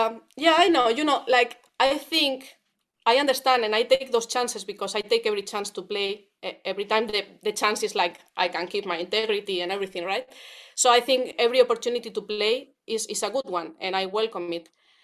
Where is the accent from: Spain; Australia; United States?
Spain; English is a second language; I always feel like I'm kind of in the middle because I'm from Spain and somehow everyone expects me to play flamenco or some kind of flamenco jazz kind of thing.